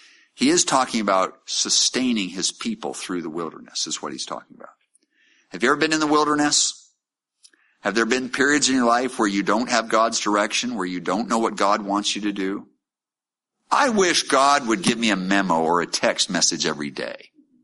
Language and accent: English; Maine, United States; also born or lived in Montana; I'm born in Montana. I grew up in Maine.